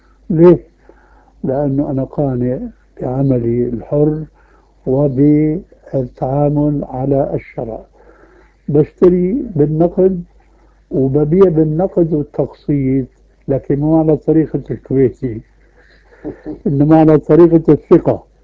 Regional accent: Syria; عندنا في سوريا

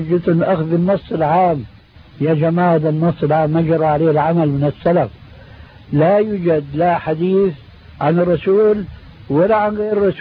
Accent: Syria; حتى يصير اللحية كما يقولون عندنا في الشام خير الذكون إشارة تكون

